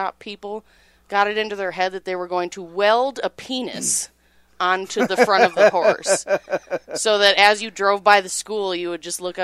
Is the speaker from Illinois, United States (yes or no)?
yes; Illinois, United States; So, I'm from Illinois, but our high school mascot was the Bronco.